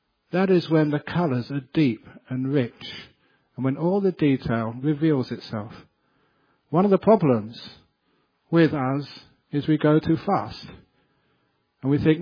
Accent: Cambridge, East of England, United Kingdom; one of my best friends, you know, who I grew up with in Cambridge

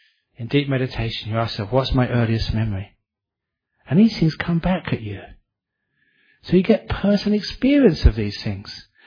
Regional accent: England, United Kingdom; And because I grew up in England

